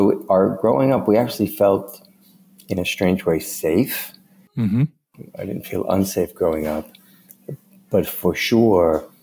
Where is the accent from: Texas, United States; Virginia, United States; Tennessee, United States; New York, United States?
New York, United States; New York City; So where I grew up in the Bronx in New York City, almost no one went to college. Almost no one had a passport.